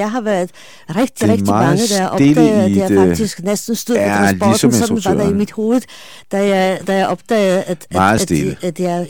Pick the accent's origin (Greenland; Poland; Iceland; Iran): Poland; now in Denmark; jeg er kommet her i Danmark som politisk flygtning, og jeg er kommet fra Polen, fordi der har været antisemitiske tendenser.